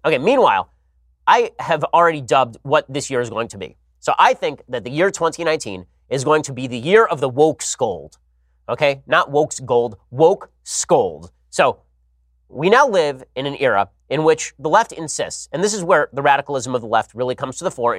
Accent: California, United States; So Jerry Brown is doddering around here in my home state, and he says that climate change is as devastating as the Nazis to humanity, which comes as a shock to my people.

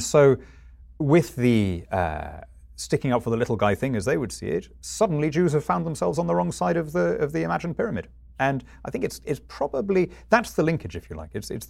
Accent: United Kingdom; So I'm British rather than European.

